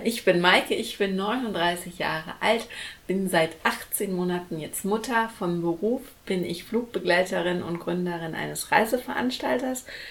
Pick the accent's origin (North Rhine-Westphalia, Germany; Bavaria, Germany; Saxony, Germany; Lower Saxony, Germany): North Rhine-Westphalia, Germany; also born or lived in Buenos Aires; zurückgekommen in meine Heimatstadt, so ein kleines bergisches Dorf.